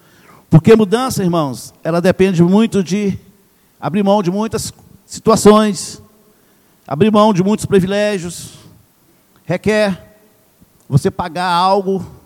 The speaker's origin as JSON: {"language": "Portuguese", "region": "Minas Gerais", "country": "Brazil", "moved": "yes", "said": "Eu sou mineiro, a minha família"}